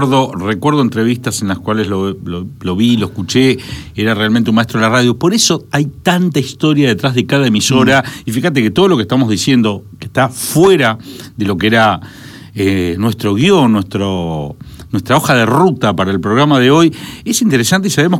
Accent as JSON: {"language": "Spanish", "country": "Argentina", "said": "por lo menos para nosotros como argentinos, ¿no?"}